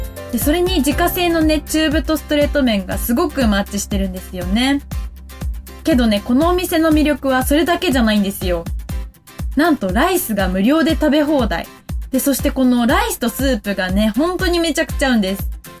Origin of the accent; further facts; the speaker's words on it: Hamamatsu, Shizuoka, Japan; 年末年始はですね、地元浜松と祖父のいる名古屋でゆっくりと休んできました